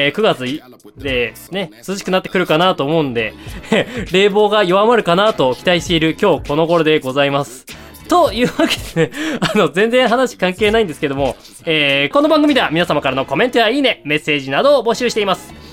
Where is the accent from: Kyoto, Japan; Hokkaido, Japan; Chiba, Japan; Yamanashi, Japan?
Hokkaido, Japan; 私がね、あの北海道出身なんですけど